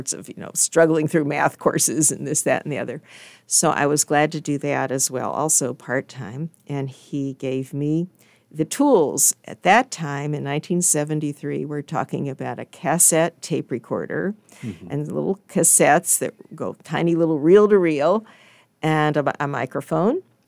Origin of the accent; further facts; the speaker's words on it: New Jersey, United States; Well, I grew up in New Jersey and went to Duke University 4 years, met my husband there … we went to Georgia in Vista.